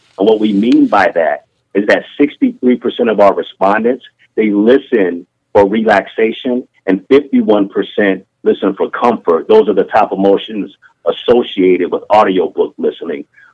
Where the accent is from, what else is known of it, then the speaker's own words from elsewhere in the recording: Florida, United States; And I'm traveling to my home state, Florida, to hang with my mom, but I'm taking her to her home state, Alabama.